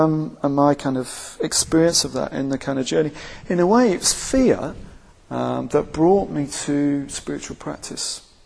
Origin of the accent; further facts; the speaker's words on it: Wigan, North West England, United Kingdom; Yeah, I grew up in Wigan